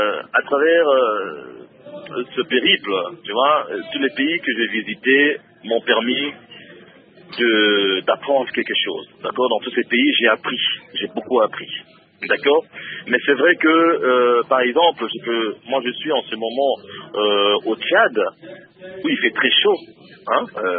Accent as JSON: {"language": "French", "country": "DR Congo", "moved": "yes", "lives_now": "Côte d'Ivoire", "said": "J'ai quitté le Congo. Il y a beaucoup de choses qui me manquaient. Notre pondou national me manquait énormément. Notre chikwang national me manquait, tu vois."}